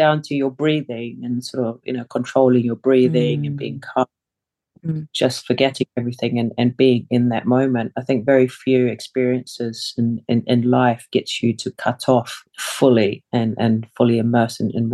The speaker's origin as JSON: {"language": "English", "country": "Samoa", "second_language": "English", "moved": "yes", "lives_now": "New Zealand", "said": "We moved from Samoa to New Zealand. I couldn't speak English. So, of course, having to adjust to a whole new country, you know, and pick up the lingo."}